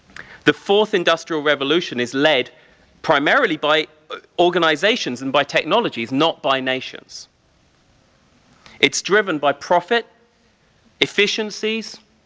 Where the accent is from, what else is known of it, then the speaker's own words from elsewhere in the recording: Bristol, South West England, United Kingdom; This is a video of my hometown of Bristol, but I work all over the world.